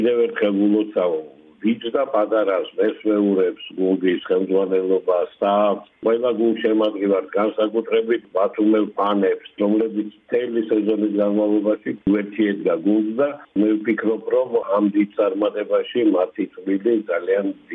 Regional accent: Batumi, Adjara, Georgia; მე როგორც ბათუმელი კაცი

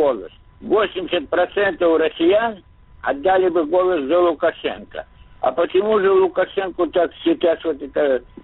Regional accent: Belarus; now in Kazakhstan; Вот я сам белорус и нахожусь с 1955 года на Казахстане.

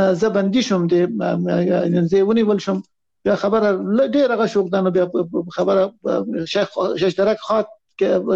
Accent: Afghanistan; now in Islamabad, Pakistan; موږ د افغانستان خلک خواریکش دی

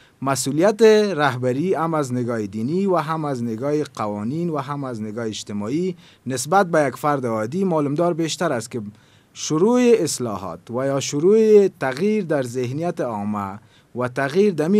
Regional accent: Afghanistan; ما اول یک افغان هستیم

